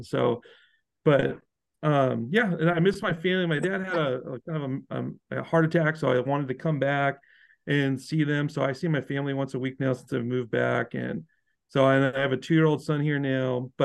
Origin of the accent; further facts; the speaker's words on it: Redding, California, United States; So I grew up in Redding, California, where I am now.